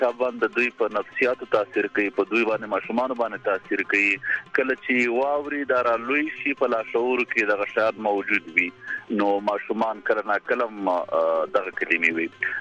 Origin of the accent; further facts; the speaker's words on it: Kunar, Afghanistan; زه خپله د کونړ ولایت یم